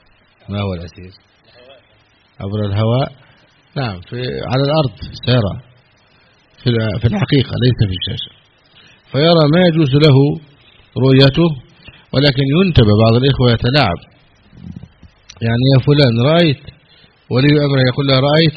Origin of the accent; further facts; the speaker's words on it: Egypt; كان عندنا في مصر هنا ممنوع الرجل يدخل بالمرأة ولا يراها أبدا